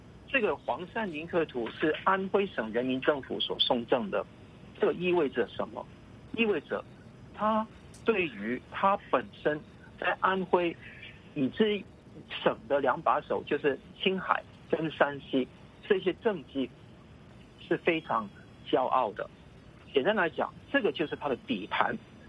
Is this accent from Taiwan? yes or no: no; Hong Kong; 我们香港人愿意接收嘛